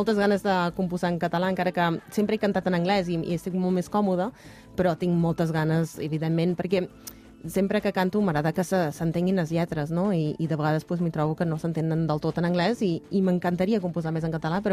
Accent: South Africa; d'on vinc, de Sud-àfrica

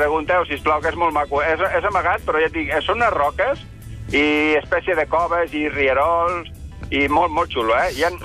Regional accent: Tordera, Catalonia, Spain; jo, perquè soc de Tordera, porto tota la vida aquí i a mi m'encanta aquest paisatge.

